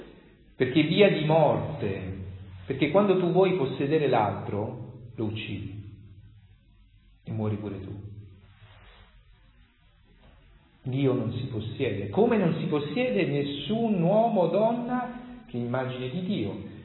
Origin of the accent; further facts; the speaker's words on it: Grottaglie, Apulia, Italy; Io mi ricordo, quindicenne ero entrato nella biblioteca dei gesuiti del mio paese, Grottaglie, che era una biblioteca dignitosa, con testi anche del Settecento.